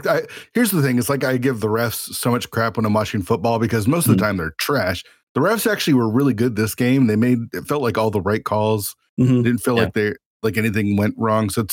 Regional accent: Tacoma, Washington, United States; I grew up in Tacoma. I'm on the east side of the of the state now

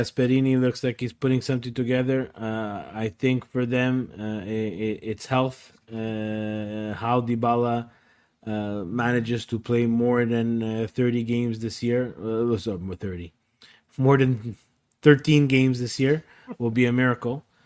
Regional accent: Canada; as a Canadian.

